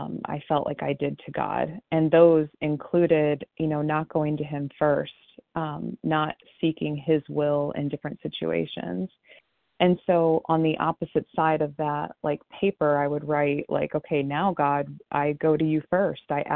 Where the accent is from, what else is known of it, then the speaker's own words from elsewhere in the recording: Akron, Ohio, United States; I'm from Akron, Ohio, and I am a grateful, recovering, compulsive overeater.